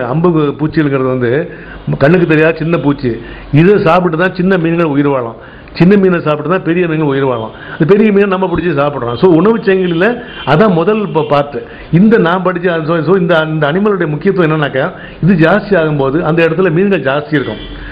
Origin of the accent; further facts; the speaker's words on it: Nachanthapatti, Tamil Nadu, India; எங்கள் ஊர் நச்சாந்தப்பட்டி, நான் பிள்ளையார்பட்டி கோயிலை சேர்ந்தவன். எங்கள் ஊரில் கிட்டத்தட்ட ஒரு 700 புள்ளி இருக்காங்க.